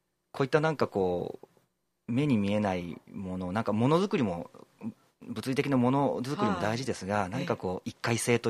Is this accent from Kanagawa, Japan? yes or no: no; Kyoto, Japan; 本当に太秦近辺に実家もありまして、はい、子供の時からやっぱりその映画の街の中で